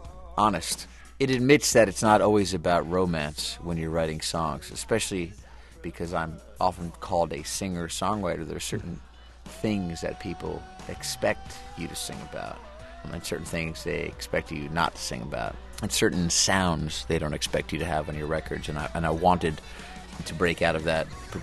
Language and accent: English; South Fallsburg, New York, United States; I'm from a small prison town called South Fallsburg that used to be a resort hotel area back in the 50s and 60s